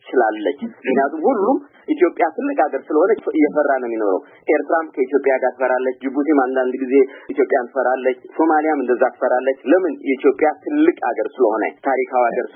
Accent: Keren, Anseba, Eritrea; እኔ በዛው ጦርነት ጊዜ ተወልጄ በዛ ጦርነት ጊዜ ያደኩ ሰው ነኝ እኔ ያደኩበት አካባቢ ብዙ ጊዜ እኔ የኖርኩበት ከረን የሚባል አካባቢ ነው

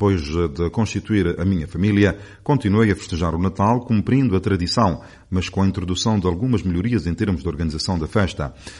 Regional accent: São Tomé & Príncipe; Em São Tomé e Príncipe, onde nasci, lembro-me da festa que se fazia em casa

